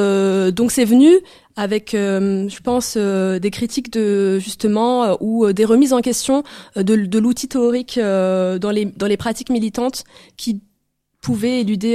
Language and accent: French; Tunisia; vu que je suis tunisienne